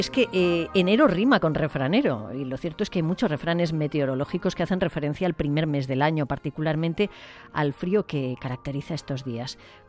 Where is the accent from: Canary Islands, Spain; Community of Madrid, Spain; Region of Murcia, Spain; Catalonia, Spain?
Catalonia, Spain; Cervera; En mi pueblo, en Cervera